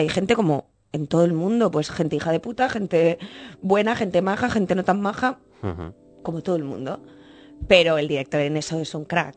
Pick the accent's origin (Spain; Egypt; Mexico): Spain; Canary Islands; yo soy canaria como Roberto y como Ale García